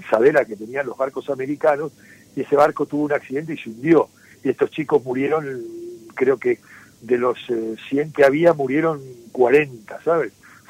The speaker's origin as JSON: {"language": "Spanish", "country": "Argentina", "said": "a mí, como buen argentino, me gustaba mucho la ropa de piel, y entonces yo traía ropa de cuero de Argentina"}